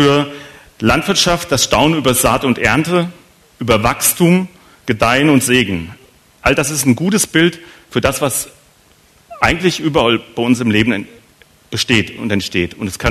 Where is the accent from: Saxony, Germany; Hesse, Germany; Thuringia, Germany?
Hesse, Germany; Da, wo ich herkomme, Oberhessen